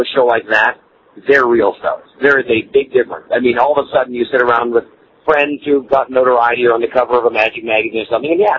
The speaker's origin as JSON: {"language": "English", "country": "Canada", "said": "You know, I'm from Canada, where water runs freely all over the place."}